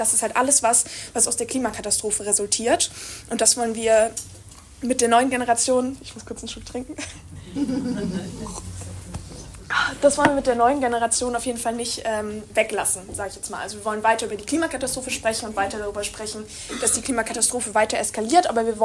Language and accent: German; North Rhine-Westphalia, Germany; now in Berlin, Germany; Ich bin 22 Jahre alt und bin aus Berlin. Ursprünglich komme ich aus Nordrhein-Westfalen